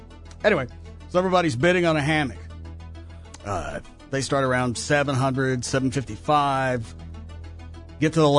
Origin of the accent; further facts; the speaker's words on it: Canada; I'm from Canada. We keep going regardless.